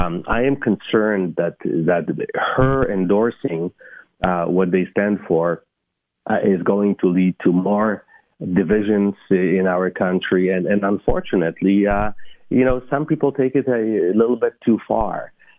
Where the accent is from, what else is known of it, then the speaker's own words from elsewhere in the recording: Alberta, Canada; I am very concerned as a Canadian, not only as an Albertan.